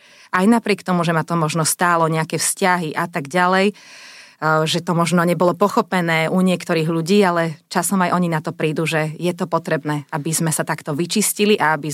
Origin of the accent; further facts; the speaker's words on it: Dolné Lovčice, Trnava Region, Slovakia; ako malé dievčatko v kostole u nás doma v Dolných Lovčiciach pri Trnave, kde som vyrastala, to je len 700 obyvateľov, všetci sme sa tam poznali.